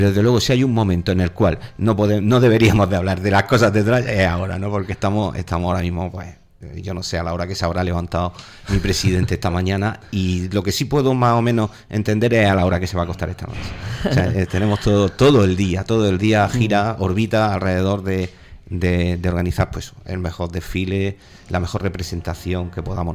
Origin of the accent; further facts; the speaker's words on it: Puebla de Soto, Region of Murcia, Spain; now in Alcantarilla, Spain; la gente sabe que soy de Puebla de Soto. Me vine a vivir a Alcantarilla al año siguiente